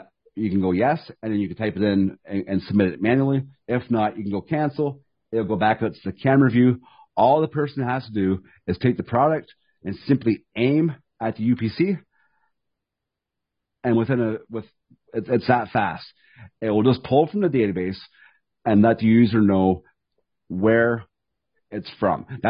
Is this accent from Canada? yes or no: yes; Canada; I think that's important as a Canadian.